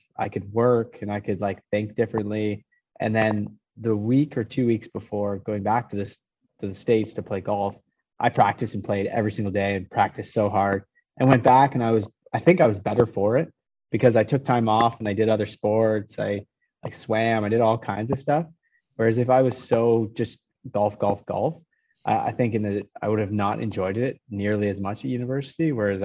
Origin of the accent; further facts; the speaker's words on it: Tweed, Ontario, Canada; So I grew up in Tweed, Ontario. So it's like a town of 1,200 or 2,000.